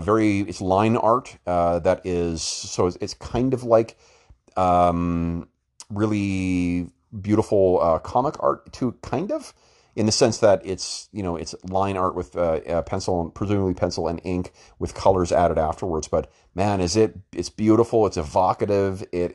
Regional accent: Winnipeg, Manitoba, Canada; Norse myths come made flesh in central Canada, in Winnipeg, my hometown.

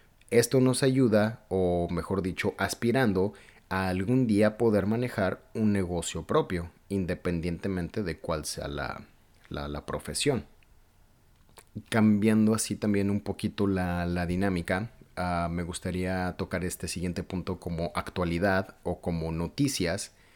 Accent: Mexico; yo estoy hablando de por mí en este momento como mexicano, creo que es importante conocer de dónde venimos y todos los aspectos del país que nos vio nacer

